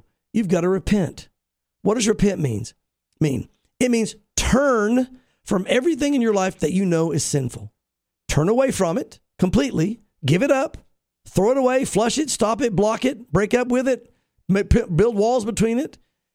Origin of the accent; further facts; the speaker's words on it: Southern United States, United States; I went to church. I grew up in the South. My dad was a pastor.